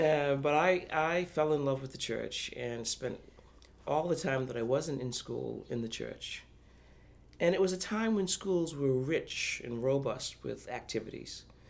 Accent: Boston, Massachusetts, United States; I was born in Boston, Massachusetts. I went to public school in Boston, and graduated from a public high school as the president of my class.

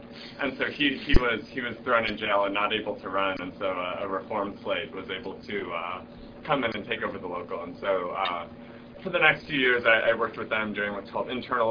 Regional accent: Detroit, Michigan, United States; Because growing up in Detroit, like the UAW, the auto workers, were sort of a presence in my life.

